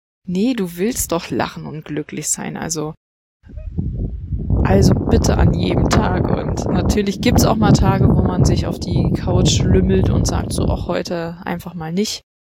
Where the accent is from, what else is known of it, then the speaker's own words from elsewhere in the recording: Berlin-Brandenburg, Germany; wir kommen ja alle so aus Berlin-Brandenburg die Ecke.